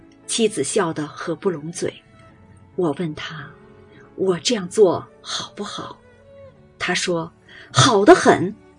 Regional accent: Longquan, Sichuan, China; 而我是中国人，四川人，龙泉百合乡的人

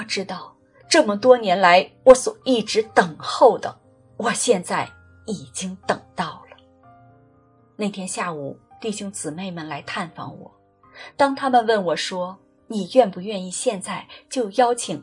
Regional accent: China; 作为中国人

